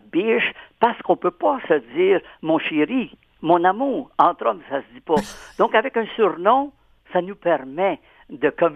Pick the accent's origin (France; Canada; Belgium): Canada; Quebec; Pourtant, je suis Québécois, puis je donne toujours préférence à des livres québécois.